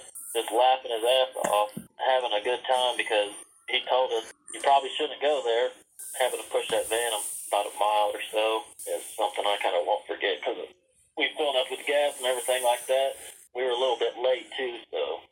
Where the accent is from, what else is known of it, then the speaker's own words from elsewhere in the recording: Farmer City, Illinois, United States; I'm from Farmer City, Illinois.